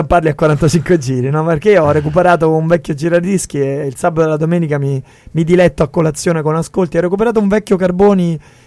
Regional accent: Lazio, Italy; accent: Roman; nel mio dialetto nella lingua in cui mi incazzo, cioè quando mi incazzo parlo romano a tutti gli effetti, oppure quando sono veramente felice, che gioco, che figata, mi parte il romano.

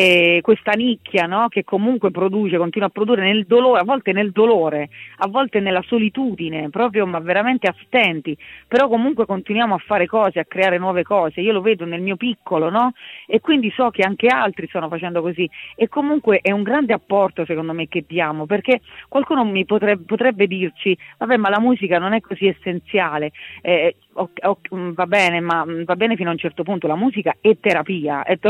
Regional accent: Vasto, Abruzzo, Italy; che è proprio delle mie parti, di Vasto

